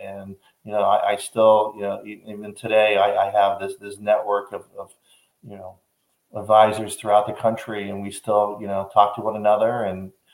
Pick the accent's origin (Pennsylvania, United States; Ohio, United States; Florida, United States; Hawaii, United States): Florida, United States; Fort Lauderdale; also born or lived in New York / Washington, D.C.; So I am a native Floridian. So I was born and raised over in Fort Lauderdale on the East Coast.